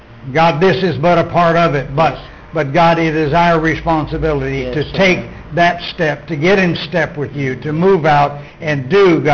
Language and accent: English; Texas, United States; accent: southwestern; You're struggling with my southwestern accent?